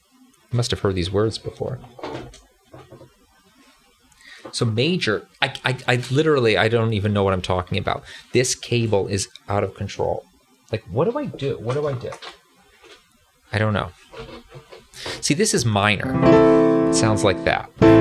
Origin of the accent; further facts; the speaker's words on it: United States; first language English; so my native language is English. And I'm going to assume that your native language is English too, because I'm from America and America is the best.